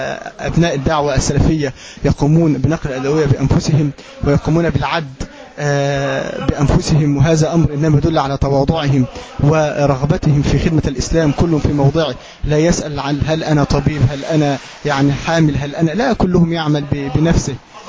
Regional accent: Egypt; نحن إخوانكم من مصر

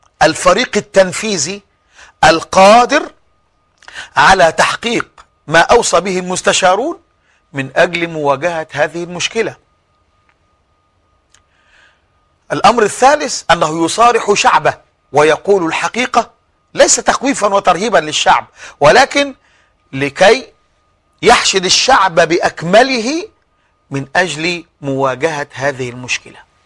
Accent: Egypt; عندنا في مصر

